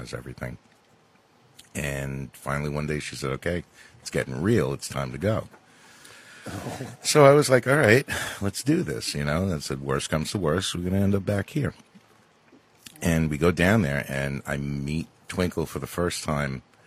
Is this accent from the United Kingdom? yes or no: no; Long Island, New York, United States; now in Florida; No, I've been a Long Island native since I was born in 1960. I've been here ever since. But then we decided to move to Florida.